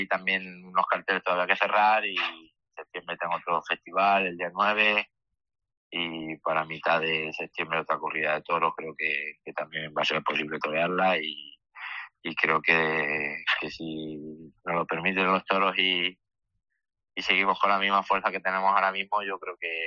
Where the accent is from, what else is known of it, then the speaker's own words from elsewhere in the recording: Tomelloso, Castilla-La Mancha, Spain; una de las corridas fuertes de este año pues es la de mi tierra, de torear en Tomelloso